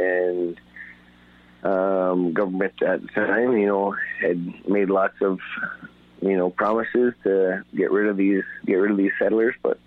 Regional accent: Six Nations, Ontario, Canada; I'm a Mohawk from Six Nations

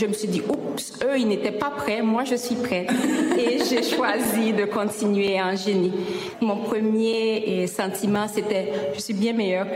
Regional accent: Port-au-Prince, Ouest, Haiti; J'ai grandi à Port-au-Prince, donc la capitale d'Haïti

